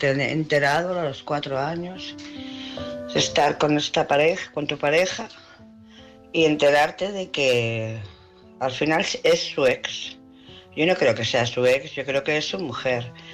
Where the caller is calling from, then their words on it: Barcelona, Catalonia, Spain; de Barcelona.